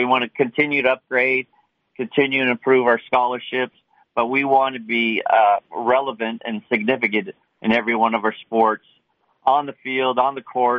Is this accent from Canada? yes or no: yes; Canada; he's Canadian and I'm Canadian